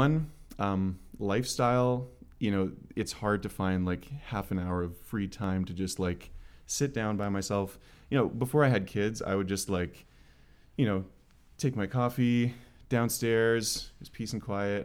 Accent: Winnipeg, Manitoba, Canada; moved away as an adult; I'm from Winnipeg, Manitoba.

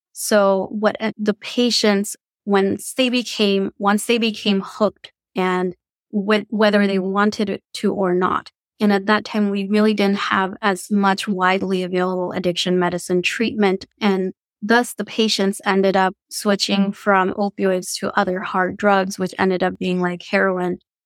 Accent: California, United States; but originally I'm actually from California.

